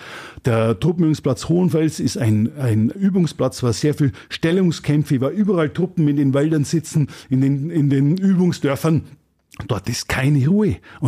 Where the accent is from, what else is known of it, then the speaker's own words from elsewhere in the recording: Amberg, Bavaria, Germany; also ich stamme ja aus Amberg und südlich von Amberg ist der große Hirschwald.